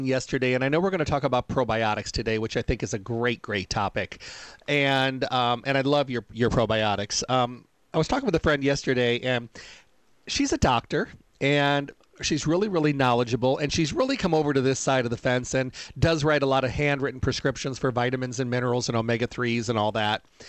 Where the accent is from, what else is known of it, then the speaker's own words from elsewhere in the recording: Midwest, United States; I'm from the Midwest originally, and it used to always start after Labor Day.